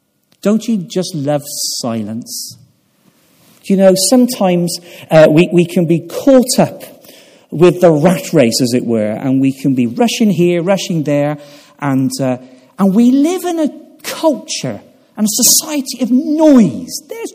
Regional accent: England, United Kingdom; now in Wales; When I came to Wales, they talked to me about the English disease. And as I'm English, I was quite concerned.

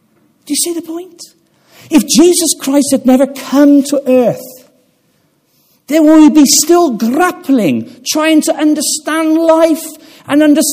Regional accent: Gloucester, South West England, United Kingdom; when I was a child growing up in Gloucester, most people that I knew

